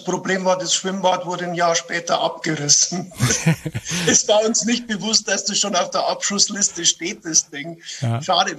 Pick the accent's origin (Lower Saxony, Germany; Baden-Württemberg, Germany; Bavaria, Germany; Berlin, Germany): Bavaria, Germany; das Paradevorbild, das man als bayerischer Kabarettist natürlich hat, das ist Gerhard Polt.